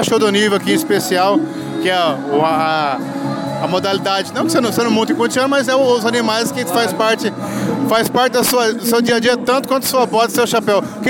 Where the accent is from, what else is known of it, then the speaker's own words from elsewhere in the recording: Presidente Prudente, São Paulo, Brazil; Eu não sou daqui, sou de Presidente Prudente.